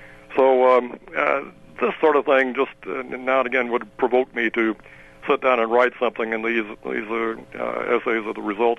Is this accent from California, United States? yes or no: no; Herrin, Illinois, United States; And I was born and raised in Herron, Illinois. It's a little... it was, at that time, a mining town in the far southern part of the state.